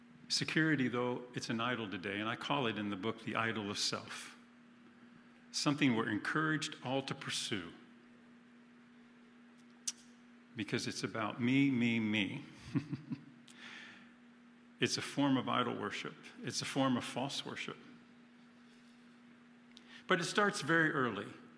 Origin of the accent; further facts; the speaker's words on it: Pennsylvania, United States; I grew up in Lancaster County, very religious county.